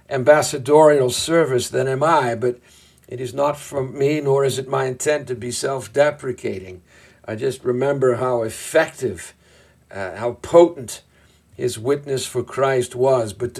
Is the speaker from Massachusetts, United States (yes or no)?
yes; Boston, Massachusetts, United States; I'm from Boston, and as much as we adored him, we never spoke of being in Larry Bird or in Bobby Orr or in Ted Williams.